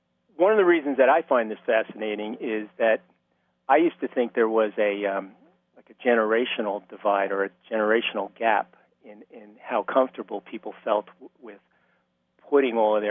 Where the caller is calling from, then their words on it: Long Island, New York, United States; from Long Island.